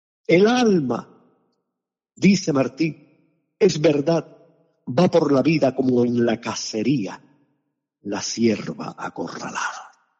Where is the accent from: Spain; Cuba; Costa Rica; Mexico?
Cuba; Yo crecí, como ustedes saben, en la Cuba anterior y posterior a 1959, porque estuve varios años en Cuba después del triunfo de la Revolución.